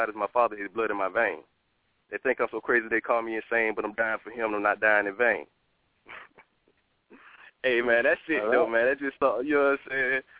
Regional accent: Jacksonville, Florida, United States; I'm straight from Jacksonville, Florida.

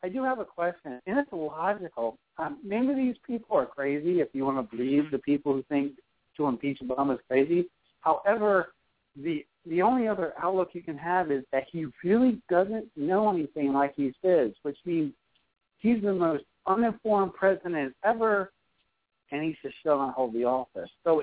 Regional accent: Maryland, United States; from Maryland.

